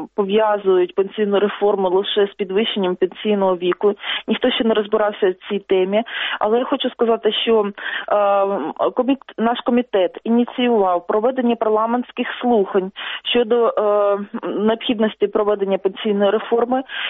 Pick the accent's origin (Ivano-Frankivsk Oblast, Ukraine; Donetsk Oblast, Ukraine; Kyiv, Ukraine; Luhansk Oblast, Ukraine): Donetsk Oblast, Ukraine; Так, я родом з Донеччини, я хотіла б якраз своєму земляку навести такий приклад.